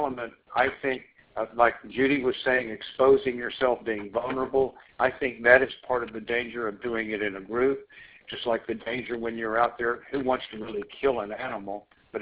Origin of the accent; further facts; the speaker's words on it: Texas, United States; I was raised in South Texas on a ranch where everybody goes hunting, and people shoot creatures like deer regularly.